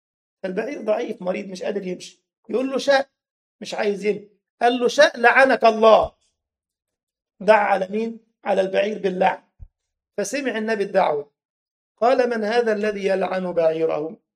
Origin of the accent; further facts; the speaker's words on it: Egypt; يعني مثلا هتجد في بلدنا مصر مثلا دايما الأمهات تقول يفتليك بمصيبة